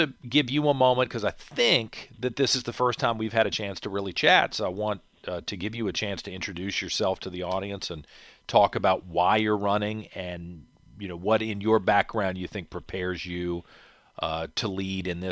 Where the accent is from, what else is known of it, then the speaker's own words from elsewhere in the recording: Richmond, Virginia, United States; Richmond's my hometown, too. I'm 49, just like you are. So we probably had very different experiences in this community.